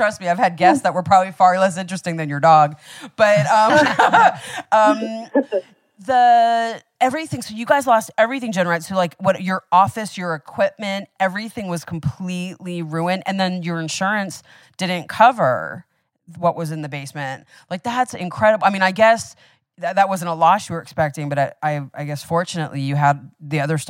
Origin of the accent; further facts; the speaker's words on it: Miami, Florida, United States; which I grew up in Miami.